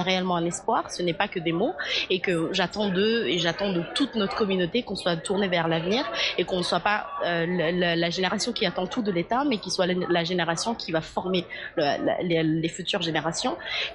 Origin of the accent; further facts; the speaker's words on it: Djibouti; je viens de Djibouti.